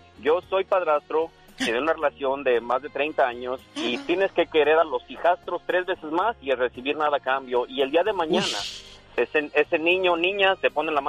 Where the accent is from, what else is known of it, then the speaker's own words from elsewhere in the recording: Guadalajara, Jalisco, Mexico; Yo soy de un pueblito que se llama Guadalajara, Jalisco, como 8 millones de habitantes.